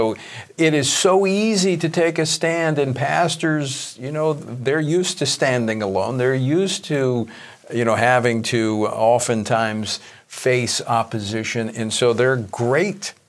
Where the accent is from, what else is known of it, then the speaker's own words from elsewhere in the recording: Louisiana, United States; I was just talking with a pastor in my home state of Louisiana